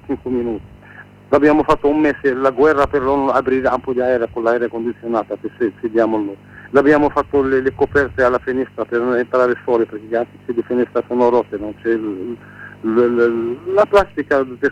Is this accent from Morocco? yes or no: yes; Morocco; now in Taormina, Italy; sono del Marocco, lavorato dal 2007 fino al 2017 a Taormina.